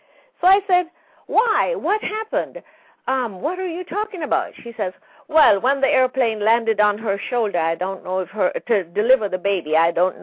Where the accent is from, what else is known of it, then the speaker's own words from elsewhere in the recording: Jamaica; There are lots of things that I grew up in Jamaica. I went there when I was 4 years old.